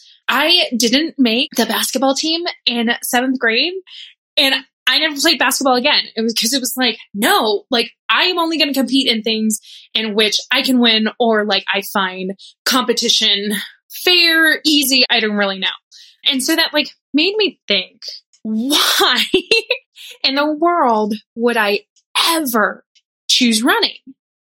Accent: Dallas, Texas, United States; But to me, growing up in Dallas, it is and always will be the White Rock Marathon for me.

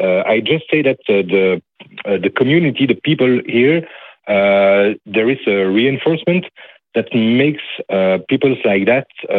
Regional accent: Belgium; I'm from Belgium. I'm a white male.

